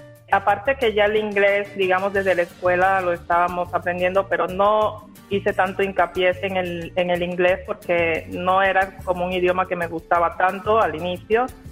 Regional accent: Santiago de Cuba, Cuba; moved away as an adult; now in Italy; yo soy cubana, nací en Cuba, en la provincia de Santiago de Cuba. Digamos que estuve viviendo por 19 años en Cuba y ahora ya vivo ahora en Italia, es decir, Europa.

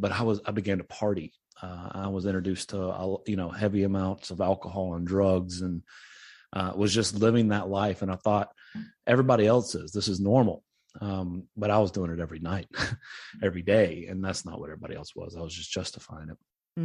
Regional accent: Tennessee, United States; But I grew up in East Tennessee, which is about 2.5-3 hours away from Middle Tennessee, where I am now, where the ministry is.

